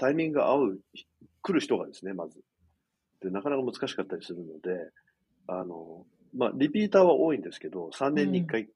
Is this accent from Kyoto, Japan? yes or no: no; Kagoshima, Japan; moved away as an adult; also born or lived in Tokyo; 今僕、ここ、鹿児島にいますけれども、鹿児島で生まれ育って、で、18歳で東京に出て、それからずっと東京で活動してきました。